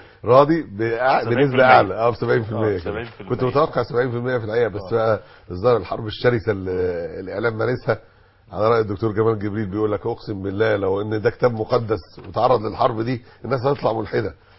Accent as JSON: {"language": "Arabic", "country": "Egypt", "said": "احنا مش اعداء مصر، احنا ابناء مصر"}